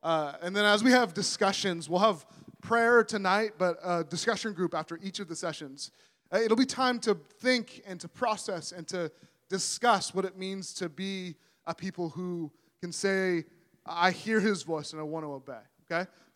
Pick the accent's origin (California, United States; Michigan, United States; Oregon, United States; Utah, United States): California, United States; San Francisco; So I grew up in San Francisco